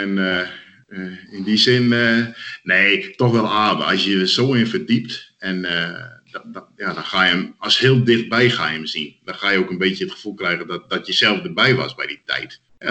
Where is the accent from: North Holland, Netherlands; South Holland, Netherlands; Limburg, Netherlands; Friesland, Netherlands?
Friesland, Netherlands; Rottevalle; Vanuit Rottevallen, waar ik opgegroeid ben, gingen we daar naartoe.